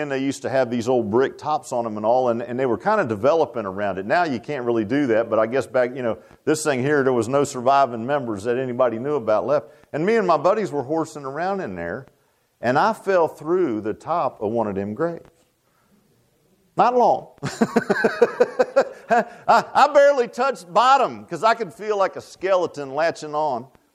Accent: Virginia Beach, Virginia, United States; When I was a little boy one time, there was a neighborhood they built. I grew up in Virginia Beach.

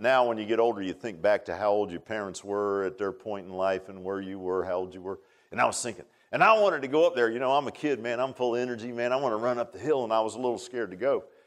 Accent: Virginia Beach, Virginia, United States; I grew up in Virginia Beach, flatter than a pancake, right?

